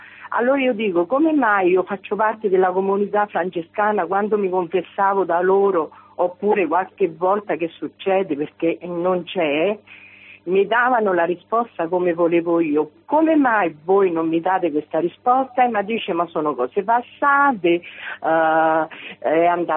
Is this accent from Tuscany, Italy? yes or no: no; Piedimonte, Lazio, Italy; io sono di Piedimonte … sto vicino al convento di Villa Santa Lucia, sono laica francescana